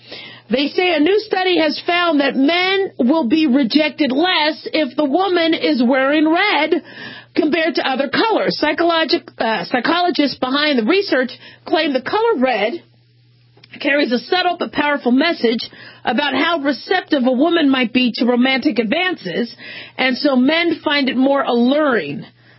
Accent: Phoenix, Arizona, United States; also born or lived in Los Angeles / Las Vegas; I was born in L.A. I grew up in Phoenix and in Las Vegas. We moved a lot. And so I went to school in both cities. And then Vegas from here on out.

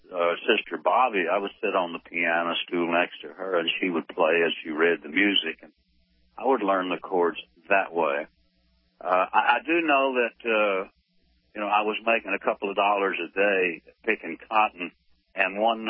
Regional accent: Abbott, Texas, United States; Well, first of all, I come from Abbott, Texas, a little farm and ranch town, and I found out real early that farming was hard, ranching was a little easier.

